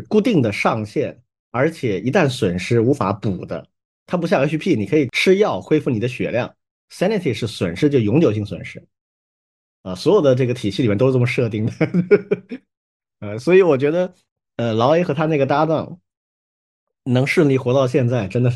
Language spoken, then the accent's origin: Chinese; China; 但儒家有一些思想真的是根深蒂固，深入我们中国人的大脑。